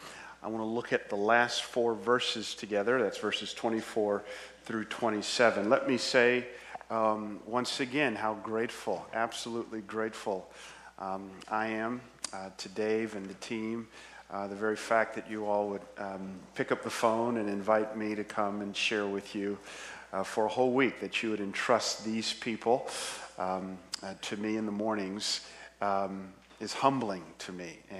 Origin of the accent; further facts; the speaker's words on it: Atlanta, Georgia, United States; you know, I'm from Atlanta, so I'm a Falcons fan